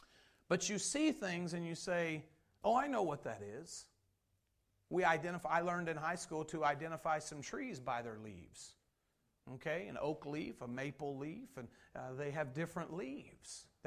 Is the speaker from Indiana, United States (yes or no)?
yes; Indiana, United States; So we're from Indiana